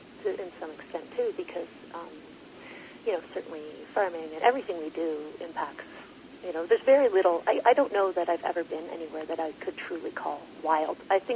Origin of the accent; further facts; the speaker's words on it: Ontario, Canada; I did grow up rural, though, so definitely spent a lot of time outdoors. I grew up in South Central Ontario in a rural sort of agricultural area.